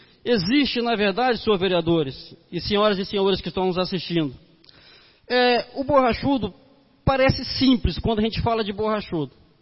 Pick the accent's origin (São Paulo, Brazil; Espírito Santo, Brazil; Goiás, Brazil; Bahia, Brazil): Espírito Santo, Brazil; Alfredo Chaves; sou natural de Alfredo Chaves, sou nascido aqui.